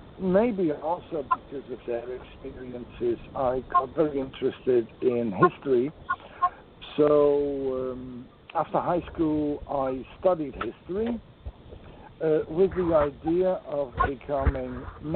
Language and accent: English; Netherlands; English is a second language; So I was born here in Holland